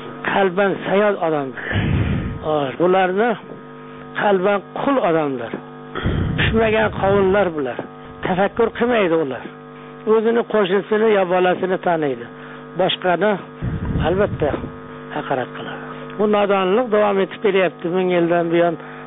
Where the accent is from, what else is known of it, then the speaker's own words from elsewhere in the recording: Kashkadarya Region, Uzbekistan; Shu yerda men Qashqadaryoda tug'ilib o'sganman.